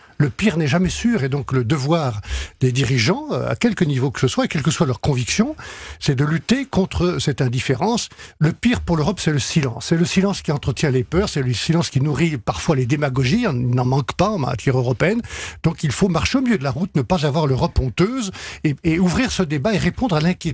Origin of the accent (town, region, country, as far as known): France